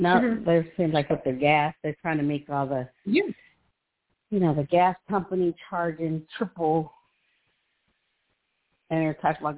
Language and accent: English; Ohio, United States; I grew up in Ohio, and they always had this community of the Amish people.